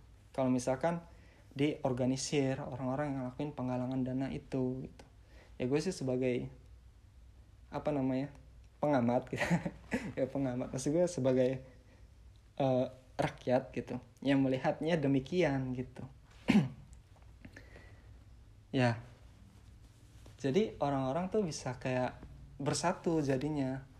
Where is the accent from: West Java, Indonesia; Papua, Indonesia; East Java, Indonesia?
West Java, Indonesia; Indramayu; gue sekarang itu di Indramayu, di kampung gue gitu. Sebelum itu gue pulang udah dari tanggal 20 Maret 2020.